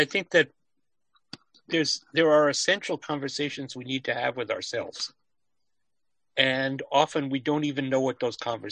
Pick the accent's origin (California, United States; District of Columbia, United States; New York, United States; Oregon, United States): New York, United States; Great Neck; I grew up in Great Neck, very close.